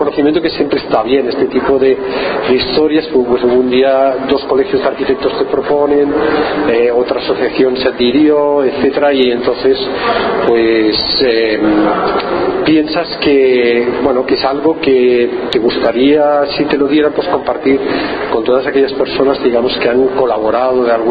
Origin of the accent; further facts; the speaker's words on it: Cieza, Region of Murcia, Spain; born there; la calle Padre Salmerón, que era donde yo me crié. Sí, bueno, dicen que uno es de donde realmente vio la primera luz, o sea, en este sentido yo soy de Cieza, ¿no? Es decir, es un sitio con el que no tengo ocasión de venir, pero soy de aquí, ¿no?